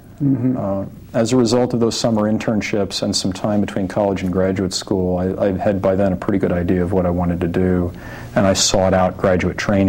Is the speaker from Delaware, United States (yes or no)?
yes; Wilmington, Delaware, United States; I grew up in Wilmington, Delaware.